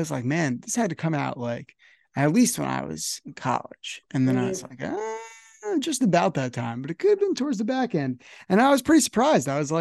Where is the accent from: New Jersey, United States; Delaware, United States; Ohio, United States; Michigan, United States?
New Jersey, United States; listen, I'm from New Jersey.